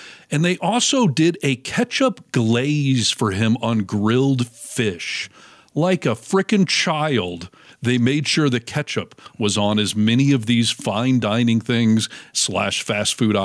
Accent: Michigan, United States; Because of my Canadian, heritage. Well, I grew up in Michigan, which is very close to Canada.

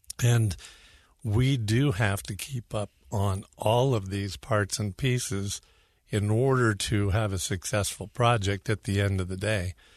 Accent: California, United States; now in Utah, United States; so I'm a Californian, and a lot of people, you know, take a little bit nervous about, oh, no, not another California.

